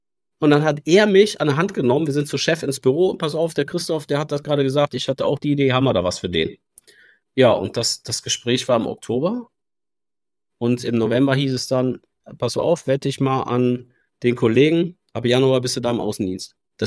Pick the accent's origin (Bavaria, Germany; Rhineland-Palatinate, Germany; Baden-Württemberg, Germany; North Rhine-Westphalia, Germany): North Rhine-Westphalia, Germany; Cologne; Ich komme ja aus Köln oder aus dem Kölner Umland, bin dann jedes Mal an die Uni Duisburg-Essen.